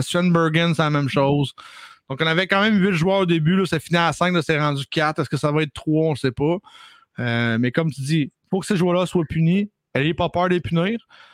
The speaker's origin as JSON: {"language": "French", "region": "Quebec", "country": "Canada", "also_born_or_lived": "Trois-Rivières / Montreal", "lives_now": "Salaberry-de-Valleyfield, Canada", "said": "Donc, je suis originaire de la région de Québec. Déménagé dans la région de Trois-Rivières pendant une couple d'années. J'ai rejoué mon hockey mineur là-bas. Et à suite de ça, je suis retourné au niveau de l'ouest de l'île de Montréal. Et je reste maintenant à Salaberry Valleyfield depuis 2019."}